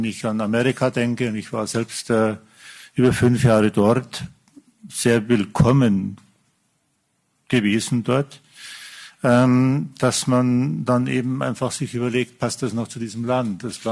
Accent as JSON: {"language": "German", "country": "Germany", "said": "Vielleicht sind wir Deutsche da ein bisschen empfindlich mit Mauern und Rassen."}